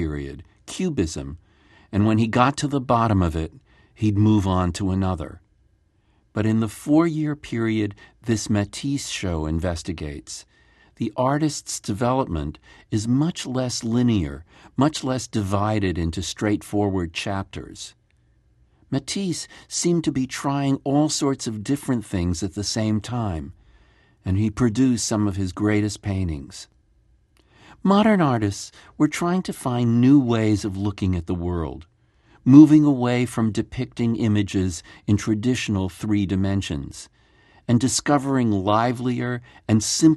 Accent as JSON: {"language": "English", "region": "New York", "country": "United States", "tie": "born or raised there"}